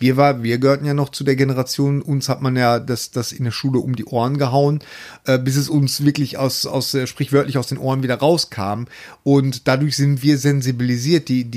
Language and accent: German; Bochum, North Rhine-Westphalia, Germany; also bei uns in Bochum zum Beispiel in der Einkaufszone